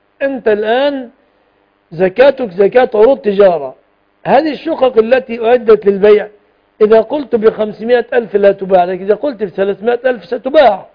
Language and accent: Arabic; Egypt